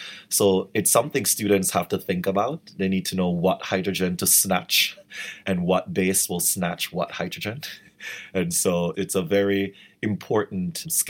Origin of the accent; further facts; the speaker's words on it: Kingston, Jamaica; back in Jamaica, where I grew up in Kingston.